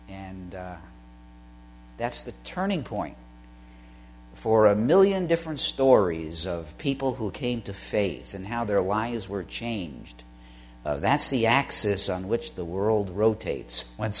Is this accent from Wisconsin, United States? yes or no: no; Brooklyn, New York, United States; also born or lived in Williamsburg, Brooklyn; just turned 4 years old when my parents moved from Williamsburg, Brooklyn, to Coney Island, Brooklyn. I grew up on the Midway.